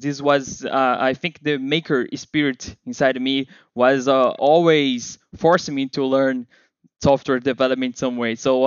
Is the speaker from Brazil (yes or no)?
yes; Rio de Janeiro, Brazil; accent: Brazilian; English is a second language; And I am here from Brazil, Rio de Janeiro.